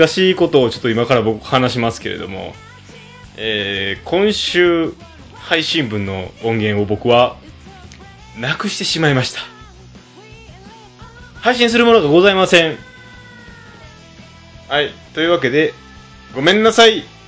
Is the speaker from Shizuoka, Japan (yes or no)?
no; Higashiosaka, Osaka, Japan; 僕の実家がね、あの、大阪府、東大阪市の方にあるんですよね。でなんですけども、まあ、僕ずっとそっちの方に十何年間、まあ、嫁と同棲するまではずっと住んでたんですけど、